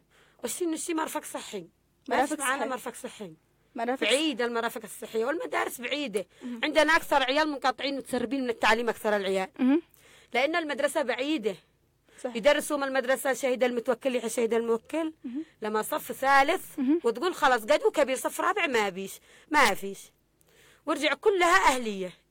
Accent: Yemen; احنا يمنيين

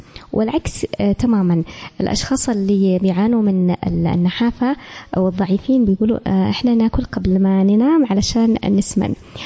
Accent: Yemen; لكن إحنا مثلا في مجتمعنا اليمني كثير من السيدات بتقول لك

